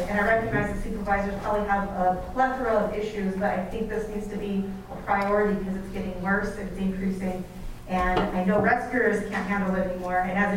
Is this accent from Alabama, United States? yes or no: no; California, United States; I'm from Orange County, so when I first moved here, I thought every stray dog had an owner looking for it.